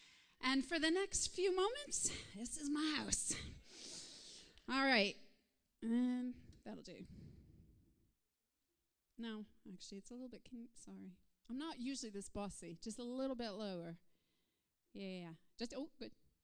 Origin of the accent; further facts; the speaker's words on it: United States; now in Brixham, United Kingdom; I am an American, but I've been here a long time, so it's okay, right? When I first came over about 12 years ago, this is where I landed. God knew what he was doing, and he put me in Brixham.